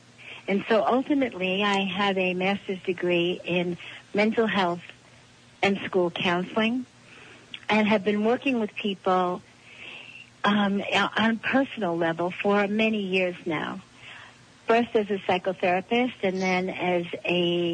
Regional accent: Brooklyn, New York, United States; For me, growing up in Brooklyn, New York, in a house that had some steps in the front, we called it a stoop, was really the beginning of my soul's journey

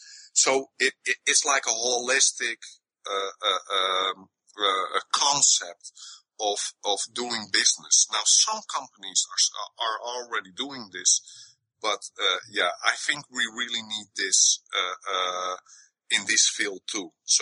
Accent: Netherlands; English is a second language; I'm from Holland, so sometimes my English is not that sufficient to explain things correctly.

